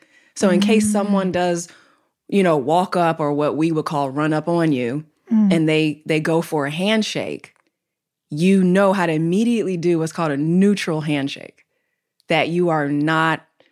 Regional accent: Chicago, Illinois, United States; also born or lived in DC, Maryland, and Virginia; yes, I was born in Chicago. Then I relocated to what we like to call the DMV, DC, Maryland, and Virginia, until I was 12.

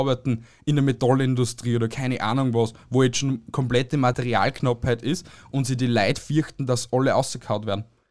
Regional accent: Austria; Und ich verstehe halt einfach bei uns in Österreich oder generell in europäischen Ländern nicht, wie weit wir das so bringen können.

